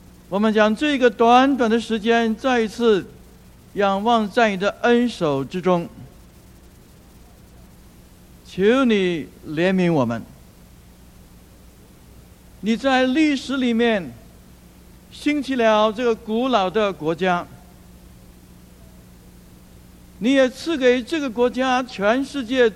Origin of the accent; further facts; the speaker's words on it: Beijing, China; now in United States; 我自己是生长在北京，我不告诉你们多少年以前哈。 那么我老家是保定府，我生长在北京，我来到美国30多年了，快40年了